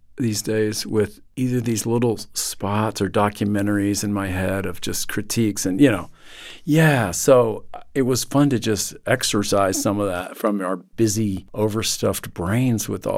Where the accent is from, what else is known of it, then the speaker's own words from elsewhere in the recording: Texas, United States; As a Texan, I was a big Beto supporter